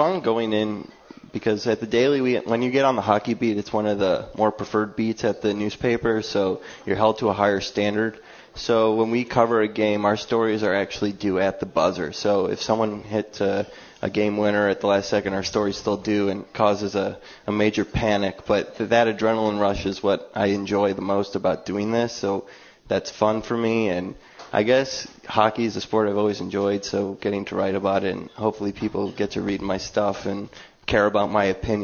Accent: Northbrook, Illinois, United States; But I grew up in Northbrook, Illinois, which is where the captain, J.T. Comfer, is from.

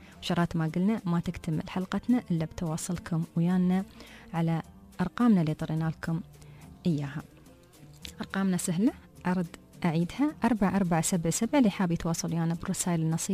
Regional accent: United Arab Emirates; عندنا في الإمارات

